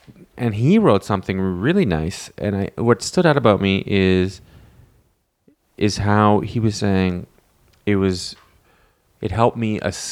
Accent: Canada; Oh man, as a Canadian, I'm like, what the heck?

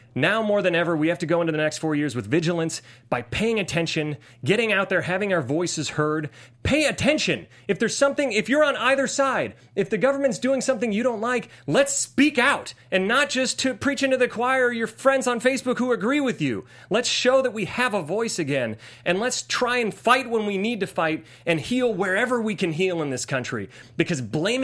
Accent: Ohio, United States; I grew up in Ohio. I saw the rubber industries. I saw steel industries. I saw industries leave.

